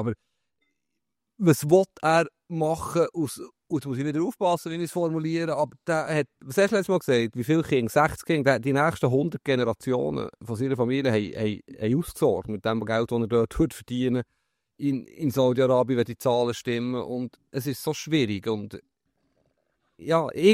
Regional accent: Switzerland; Du bist Schweizer, aber ich finde, ich bin Schweizer, da kann ich nichts dafür. Das ist der Pass.

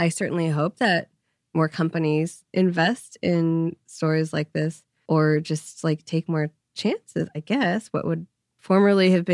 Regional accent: California, United States; I grew up in the Bay Area in the 90s.

